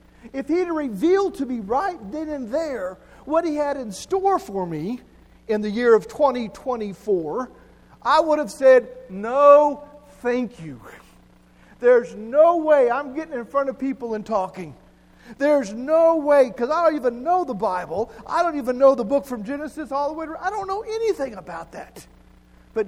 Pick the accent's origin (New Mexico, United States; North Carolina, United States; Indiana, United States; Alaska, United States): New Mexico, United States; Albuquerque; When I was growing up in Albuquerque, we had what's called ditches.